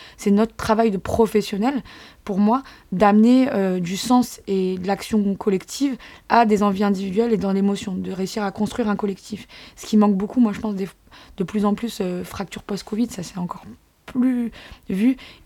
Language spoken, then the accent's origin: French; Aubervilliers, Île-de-France, France; now in Bagneux, France; moi, je suis un pur produit de la banlieue et j'en suis assez fière. Au-delà du quartier populaire, moi, j'ai grandi à Aubervilliers, dans un grand ensemble